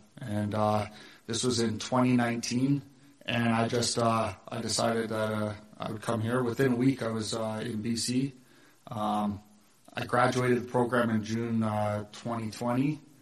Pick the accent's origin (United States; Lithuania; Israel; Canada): Canada; Toronto, Ontario; I'm originally from Toronto. I grew up in a pretty big Irish Catholic family.